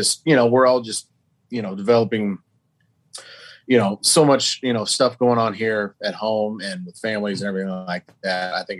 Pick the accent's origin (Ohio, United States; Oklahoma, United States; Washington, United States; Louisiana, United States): Oklahoma, United States; And if we're around, we're all from Oklahoma.